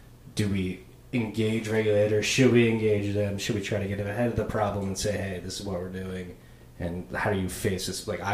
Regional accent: Philadelphia, Pennsylvania, United States; I'm from Philly, so

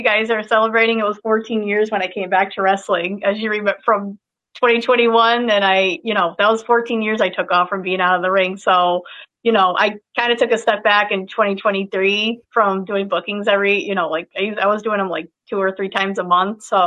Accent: Albany, New York, United States; it was in my hometown of Albany, New York, and it was at the MVP Arena where I used to go to all the wrestling shows as a kid.

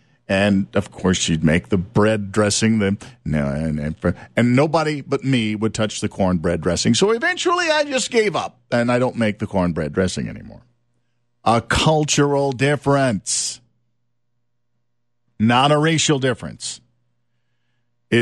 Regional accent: Deep South, United States; I grew up in the Deep South. We ate a lot of spicy food where I grew up, so I'm used to a lot of spice.

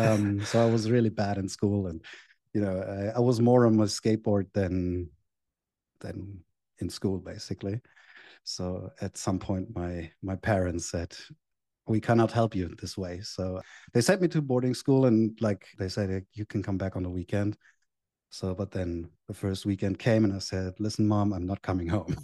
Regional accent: Germany; So I grew up in Germany and went to school in Germany. I went to boarding school in Germany. I did my studies in Germany.

